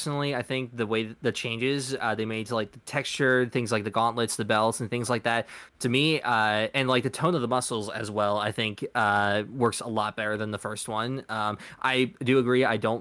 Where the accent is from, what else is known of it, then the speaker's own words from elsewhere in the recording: United States; Again, we're very white and we're from America.